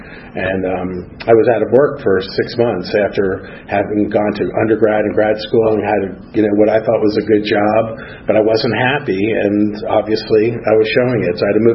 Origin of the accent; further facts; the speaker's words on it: New Jersey, United States; born there; So I was born in New Jersey in 1963 and middle class family, dad, very hardworking guy.